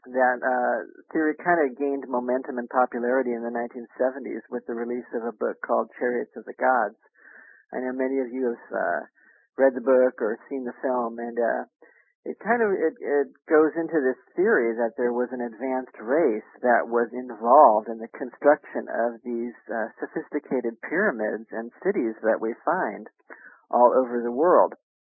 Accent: Portland, Oregon, United States; I'm from Portland. I went up to Trout Lake, Washington, to a UFO ranch

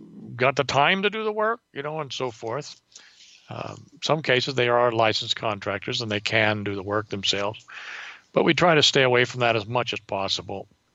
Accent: California, United States; now in Las Vegas, United States; I was born and raised in California, currently living in Las Vegas

